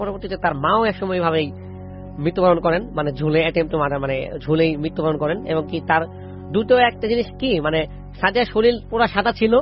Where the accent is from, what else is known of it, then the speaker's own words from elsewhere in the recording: Dhaka, Dhaka Division, Bangladesh; So ঘটনাটা হচ্ছে দক্ষিণখানের একটি ঘটনা। তো আমি যেখান থেকে আসছি সেখানের একটি ঘটনা